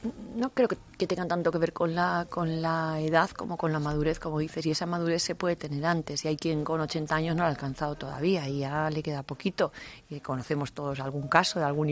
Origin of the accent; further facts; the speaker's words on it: Navarre, Spain; yo no he vivido nunca en el Baztán. Vivo en Navarra, pero en otro pueblo. Vivo en un pueblo de la Ribera de Navarra y sí, sigo viviendo en mi pueblo.